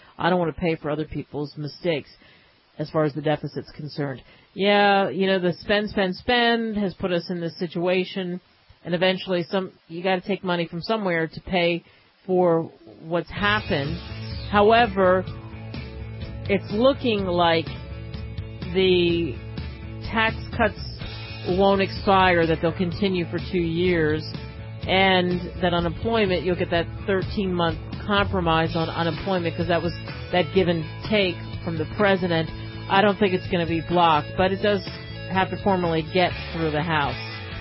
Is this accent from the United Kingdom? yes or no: no; New York, United States; also born or lived in Philadelphia, United States; But I am from New York originally, moving down to Philadelphia. So I'm from the East Coast originally.